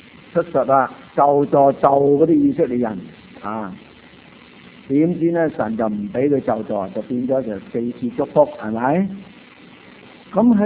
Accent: China; 咁我哋中國人咧，古代是拜天嘅

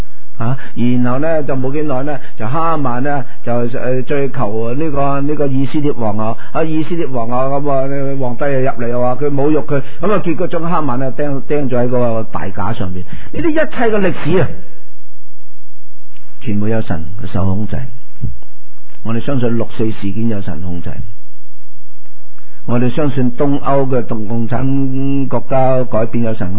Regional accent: Guangdong, China; 喺我哋乡下啊，我哋系四邑人嘅，四邑人。台山同恩平啊

